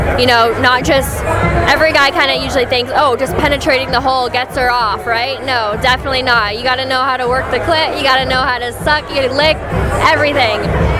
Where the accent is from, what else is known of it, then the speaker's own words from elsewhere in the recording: Canada; We're both from Canada